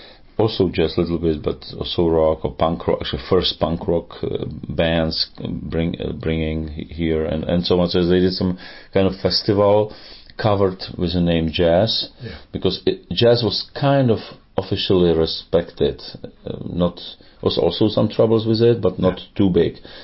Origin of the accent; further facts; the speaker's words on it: Dubí, Ústí nad Labem Region, Czechia; Teplice is my born town, and for the band as well, you know, Teplice. But in fact, it was Dubi, which is like almost like a part of Teplice, but it's a separate little, very little tiny town.